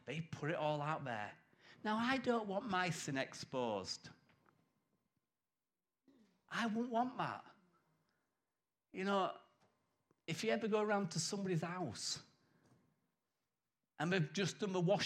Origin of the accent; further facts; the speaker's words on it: United Kingdom; But being British, we just go, lie, lie, lie, lie, lie.